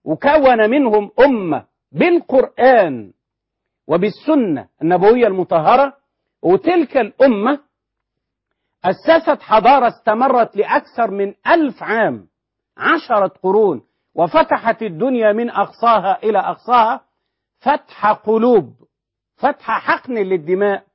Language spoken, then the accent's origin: Arabic; Egypt; واحنا كمصريين بل كمسلمين